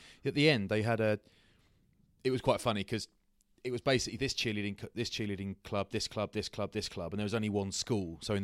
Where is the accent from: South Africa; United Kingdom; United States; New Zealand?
United Kingdom; Maidstone, South East England; And I'm from Maidstone, so I can say that stuff